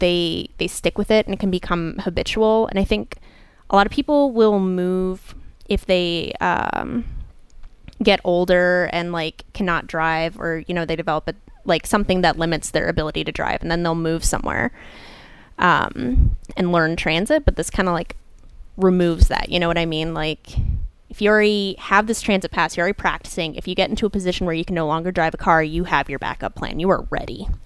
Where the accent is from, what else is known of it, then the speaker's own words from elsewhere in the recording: St. Louis Park, Minnesota, United States; I grew up in St. Louis Park, like not far from Uptown, but like St. Louis Park.